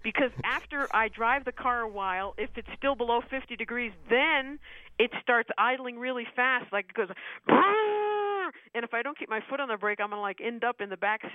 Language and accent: English; Taos, New Mexico, United States; Taos, New Mexico.